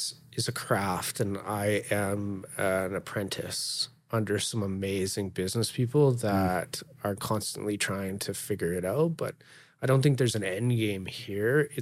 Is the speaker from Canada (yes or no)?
yes; Medicine Hat, Alberta, Canada; also born or lived in Dunmore; We moved to Medicine Hat. So step one, moved to Medicine Hat. I grew up in town in Medicine Hat for a handful of years. And I think grade five, we moved out to an acreage just outside of Medicine Hat in a place called Dunmore.